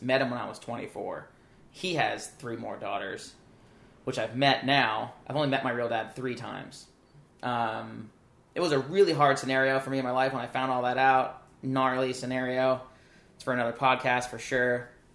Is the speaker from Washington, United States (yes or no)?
no; New Jersey, United States; I grew up in New Jersey, for those of you who don't know.